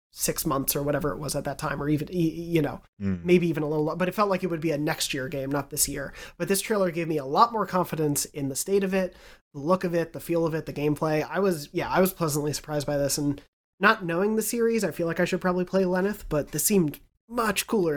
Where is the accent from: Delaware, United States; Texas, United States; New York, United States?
New York, United States; yeah, growing up on Long Island and having a laundry room now feels like such a foreign concept to me